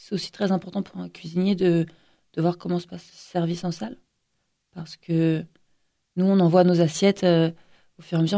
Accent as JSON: {"language": "French", "town": "Osny", "region": "Île-de-France", "country": "France", "tie": "born or raised there", "said": "Je suis née à Pontoise et j'ai vécu toute mon enfance à Osny."}